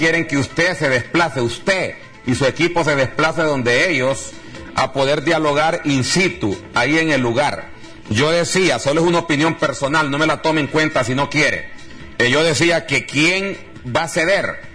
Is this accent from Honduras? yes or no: yes; Honduras; porque como hondureños estamos preocupados por este problema